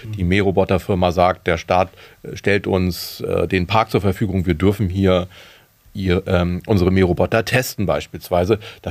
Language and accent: German; Germany; Denn immerhin bin ich ja Deutscher